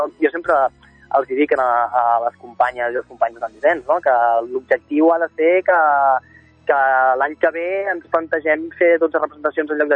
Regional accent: Sabadell, Catalonia, Spain; això de ser de Sabadell i els que som de la Creu Alta, ser de la Creu Alta

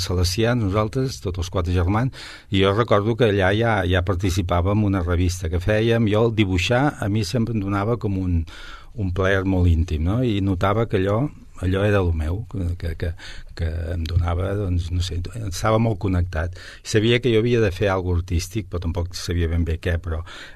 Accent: Sabadell, Catalonia, Spain; Vaig néixer a Sabadell i encara segueixo. I, bueno, jo vaig néixer a la plaça del Mercat.

